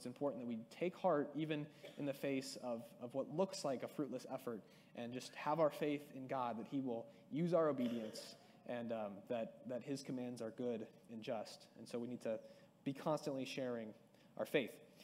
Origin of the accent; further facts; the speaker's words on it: Metamora, Illinois, United States; I know I do work at a church in Kewaunee, and I also work at a grocery store in my hometown. It's just Metamora.